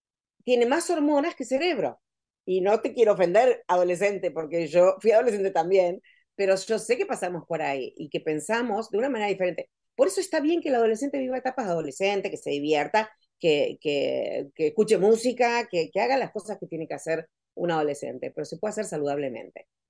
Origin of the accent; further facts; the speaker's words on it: Argentina; Vengo de Argentina, que es un país de no solo de libertad, sino de libertinaje bastante importante, sin ofender a los argentinos, yo soy argentina y muy honrada de serlo